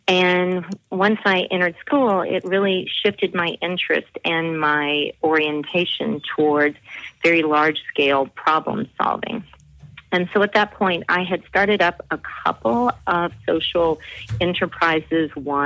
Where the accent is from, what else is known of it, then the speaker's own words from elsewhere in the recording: Oakland, California, United States; And so I started working in my hometown on community issues, Oakland, California